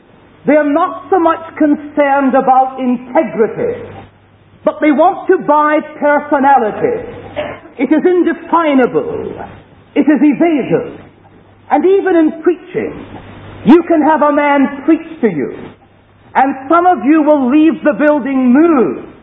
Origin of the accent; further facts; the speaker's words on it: Scotland, United Kingdom; And being Scottish, perhaps I'll act as the middle link tonight.